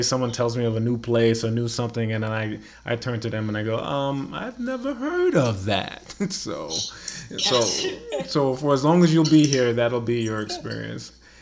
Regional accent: Jamaica; That's like when someone hears that I'm from Jamaica and on spot they try to ask me to speak patois.

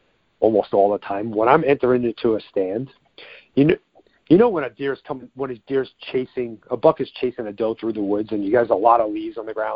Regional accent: New York, United States; because I grew up in New York, and even though I've been living out in the West since 91, I've been here longer than I actually lived in New York.

